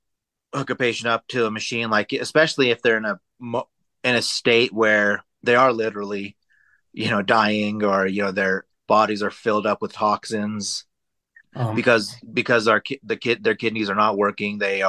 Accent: Sparks, Nevada, United States; And like you said, I grew up in Sparks, Nevada, got my nursing degree.

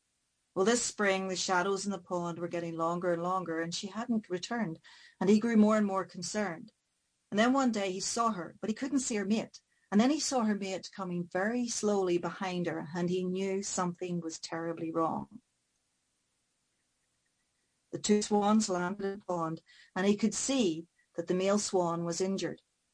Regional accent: Ireland; because as the Irish, we always talk about carrying death on our hip, you know, it stays with us.

